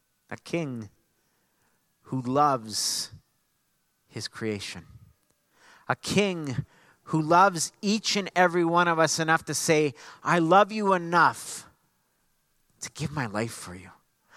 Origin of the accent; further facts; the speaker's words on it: Canada; hey, we're from Canada.